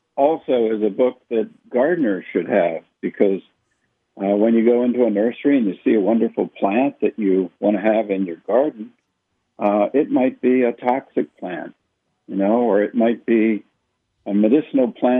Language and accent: English; Wilmington, Delaware, United States; I grew up in Wilmington, Delaware, and I became enchanted with plants at about age 4, as I remember.